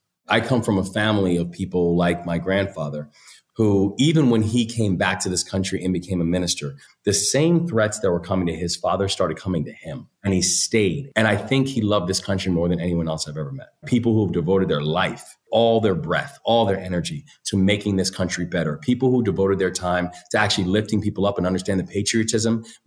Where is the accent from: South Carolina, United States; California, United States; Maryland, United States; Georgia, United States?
Maryland, United States; in my home state, I'm a third generation Marylander. I love everything about this place.